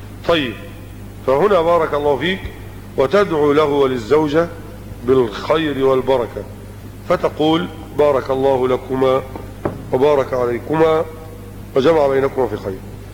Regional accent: Egypt; فان النسوة عندنا في مصر بل وفي غير مصر

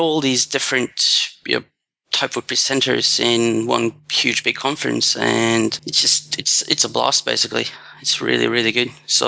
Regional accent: Norway; English is a second language; also born or lived in Brisbane, Australia; now in Australia; I'm originally from Norway, but I've been to Australia in the past. Did my bachelor's degree in Brisbane a few years back. Then I thought I was tired of Australia and moved back to Norway. And now I'm back again.

